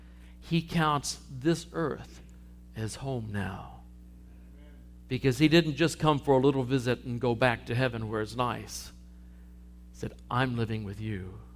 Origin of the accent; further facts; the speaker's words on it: Texas, United States; I'm sorry, I didn't grow up in West Virginia. I don't like camping. I grew up in Texas.